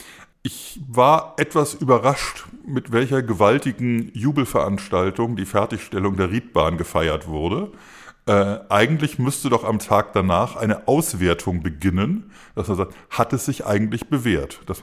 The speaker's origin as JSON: {"language": "German", "region": "Berlin", "country": "Germany", "tie": "born or raised there", "said": "in meiner Heimatstadt Berlin"}